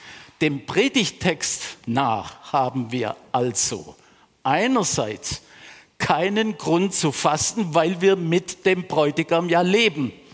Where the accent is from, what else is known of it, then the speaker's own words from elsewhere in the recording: Baden-Württemberg, Germany; In meiner Heimatgemeinde, dort im Dorf am Rande des Schwarzwaldes